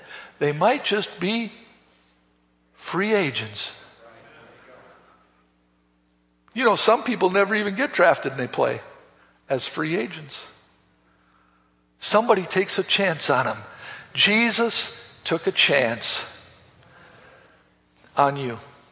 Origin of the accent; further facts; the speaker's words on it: Wisconsin, United States; I'm from Wisconsin. Oh, I don't live that far from Green Bay.